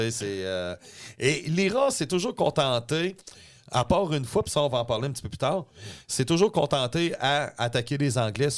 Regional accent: Neufchâtel, Quebec, Canada; Moi, j'ai été élevé à Neuchâtel, donc.

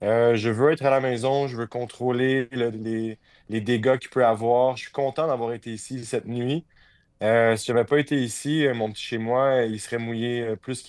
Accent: Canada; now in Jamaica; Je suis Canadien, mais j'habite ici.

